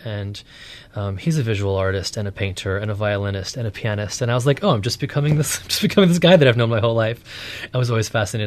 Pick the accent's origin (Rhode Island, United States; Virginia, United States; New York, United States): Rhode Island, United States; moved away as an adult; now in Greenwich, United States; Rhode Island.